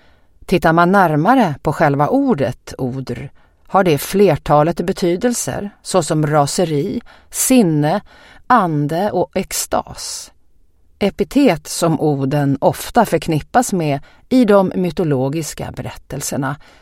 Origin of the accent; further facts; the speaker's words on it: Ödeshög, Östergötland, Sweden; Som vetgirig tonåring växte jag upp i den lilla kommunen Ödeshög